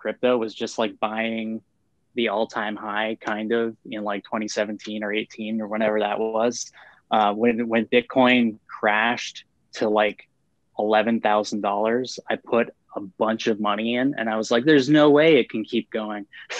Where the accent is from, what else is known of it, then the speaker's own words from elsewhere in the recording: Canada; I'm just about 30 years old. I'm from Canada.